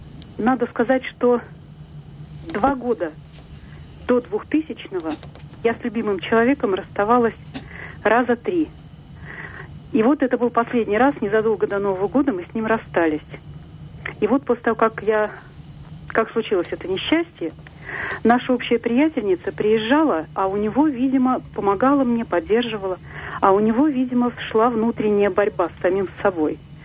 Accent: Moscow, Russia; Я из Москвы.

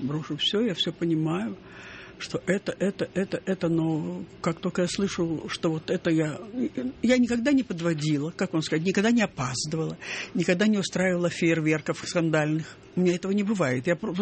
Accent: Kharkiv, Kharkiv Oblast, Ukraine; Ну как это так? Я же из Харькова.

